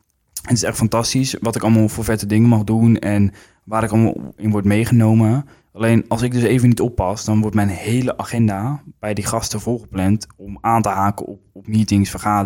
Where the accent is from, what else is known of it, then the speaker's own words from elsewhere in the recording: Netherlands; Dat komt door ons, hoe wij zijn als Nederlanders.